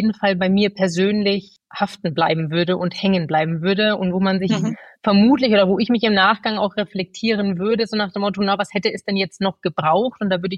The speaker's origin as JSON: {"language": "German", "region": "Lower Saxony", "country": "Germany", "tie": "born there", "also_born_or_lived": "Bielefeld / Düsseldorf / Dresden", "said": "Ich komme gebürtig aus Niedersachsen, bin dort quasi auch geboren und danach begann so ein bisschen, ich sag mal, charmant die Reise irgendwie durch Deutschland. Das heißt, einmal ein paar Jahre in Bielefeld gewohnt, in Düsseldorf, die schöne Stadt Dresden, dann ging es für ein paar Jahre in den hohen Norden"}